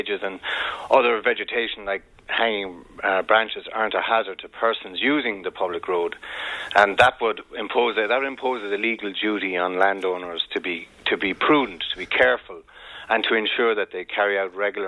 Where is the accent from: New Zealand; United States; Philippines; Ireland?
Ireland; Munster; Us Clare people up in Kildare have to stick together.